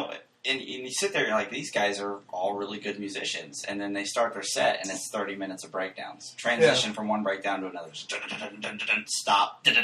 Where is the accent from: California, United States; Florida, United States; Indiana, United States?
Indiana, United States; Indianapolis; Indy's my turf. I grew up in Mars Hill.